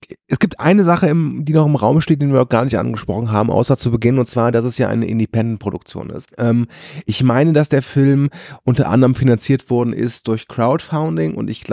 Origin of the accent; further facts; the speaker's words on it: Rhineland, Germany; Ja, also ich bin ja Rheinländer.